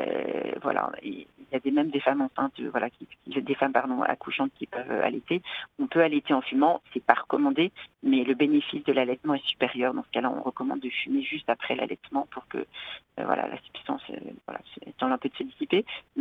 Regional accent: Rennes, Brittany, France; notamment en Bretagne, moi je viens de Rennes

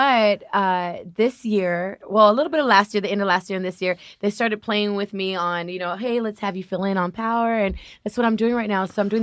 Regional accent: Los Angeles, California, United States; born there; My family's from Compton. Yeah, I was born in Martin Luther King Hospital.

